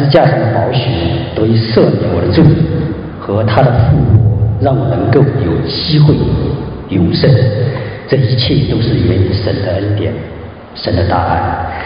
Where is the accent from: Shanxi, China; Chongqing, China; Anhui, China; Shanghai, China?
Chongqing, China; 我来自中国大陆重庆啊，是在一个偏僻的小山村里长大的啊，所以说在那里长大差不多应该说生活了高中毕业之前嘛就在那里长大了，